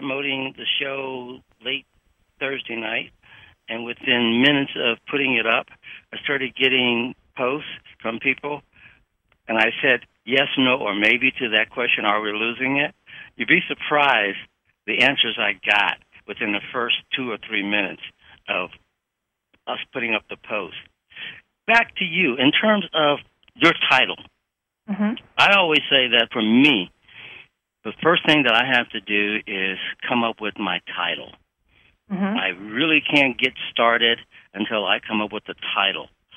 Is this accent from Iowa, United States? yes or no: no; Detroit, Michigan, United States; You know I was born and raised in Michigan, in Detroit.